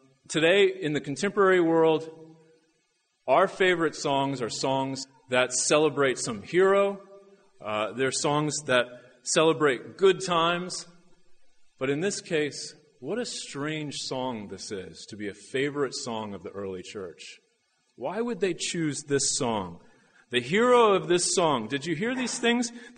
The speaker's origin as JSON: {"language": "English", "town": "Washington", "region": "District of Columbia", "country": "United States", "said": "I'm a pastor from Washington, D.C."}